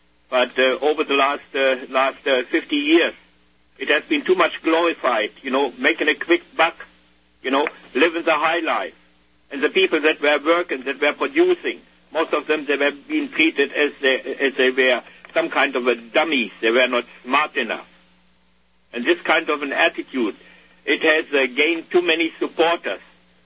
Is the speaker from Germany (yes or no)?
yes; Germany; English is a second language; moved away as an adult; now in United States; And look, you probably noticed by my accent, you know, over 40 years ago I immigrated from Germany. And I grew up over there just only 20 miles away from the Iron Curtain.